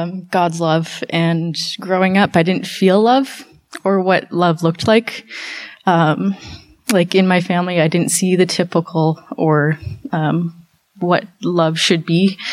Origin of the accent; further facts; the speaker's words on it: Summerland, British Columbia, Canada; I grew up in Summerland. My grandpa was the principal of the high school out in Summerland years and years ago, so we were locals there.